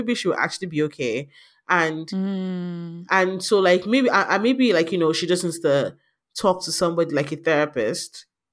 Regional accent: Nigeria; being Nigerian

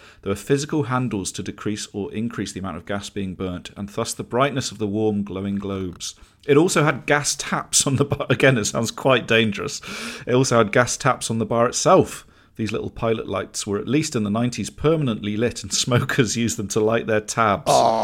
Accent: Harrogate, Yorkshire and the Humber, United Kingdom; I grew up in Harrogate

